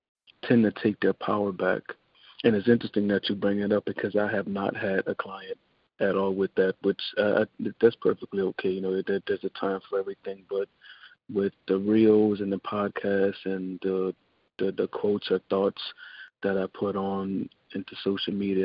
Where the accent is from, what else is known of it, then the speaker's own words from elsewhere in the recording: New Orleans, Louisiana, United States; moved away as an adult; now in Germany; I'm originally from New Orleans, but my 9-to-5 job being in the Air Force is what has me over here in Germany.